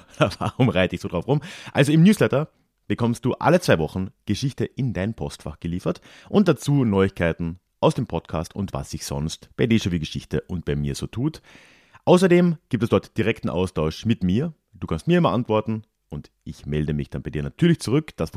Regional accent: Lenggries, Bavaria, Germany; Ich komme aber aus Lenggries in Oberbayern

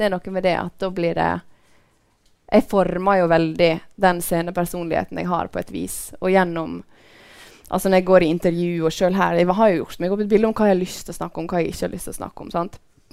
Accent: Førde, Vestland, Norway; I alle fall der jeg kommer fra, I Sunnfjord og Førde

